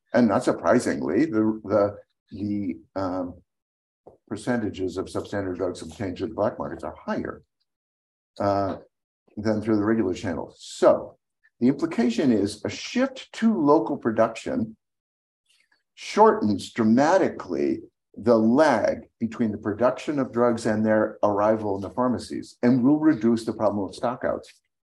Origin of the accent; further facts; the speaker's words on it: Massachusetts, United States; There's one in my home state of Massachusetts involving injectables.